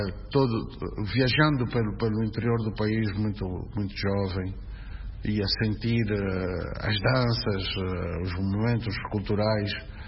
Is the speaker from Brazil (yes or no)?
no; Mbanza Kongo, Zaire, Angola; born there; Sim, eu sou nasci em San Zampombo, com todas as influências